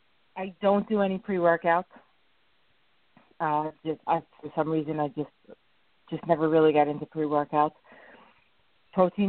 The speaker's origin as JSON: {"language": "English", "town": "Staten Island", "region": "New York", "country": "United States", "accent": "Staten Island", "said": "That's the city, Staten Island, coming through."}